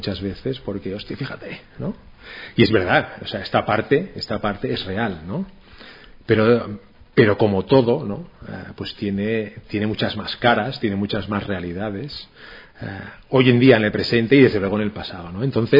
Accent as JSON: {"language": "Spanish", "town": "Ibiza", "region": "Balearic Islands", "country": "Spain", "said": "era un libro sobre Ibiza, soy ibicenco, era un poco pues como un reconocimiento a la isla"}